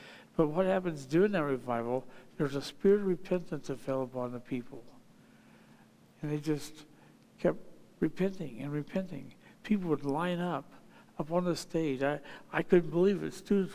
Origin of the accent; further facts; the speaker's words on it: Ohio, United States; Even though I'm from Ohio, I still like the Wildcats.